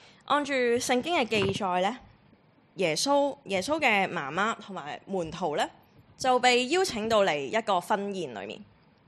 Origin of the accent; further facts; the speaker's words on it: Hong Kong; 我哋香港人嘅婚禮點噶？